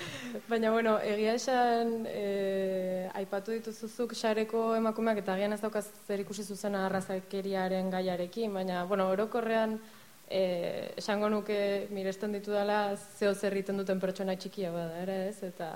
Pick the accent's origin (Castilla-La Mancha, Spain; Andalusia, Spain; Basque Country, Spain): Basque Country, Spain; Irún; soy de aquí, de Irún, pero bueno, es verdad que toda mi vida he vivido entre Azkenportu y Pausu